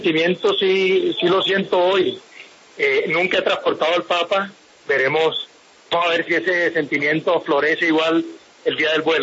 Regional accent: Cartagena, Bolívar, Colombia; Yo soy cartagenero.

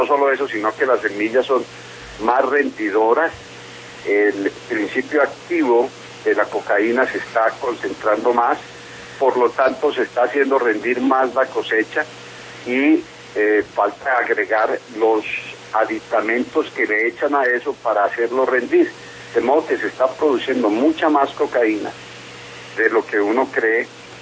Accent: Colombia

